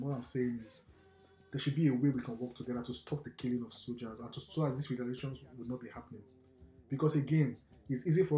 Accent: Delta, Nigeria; I'm like, I'm from Delta. No, she was, when I told her my name, she's like, you are Igbo. I'm like, no, I'm not Igbo, I'm from Delta.

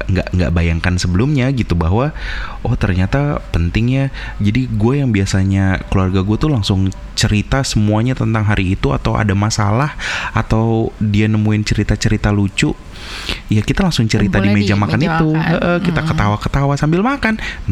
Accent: South Sulawesi, Indonesia; gue orang Bugis.

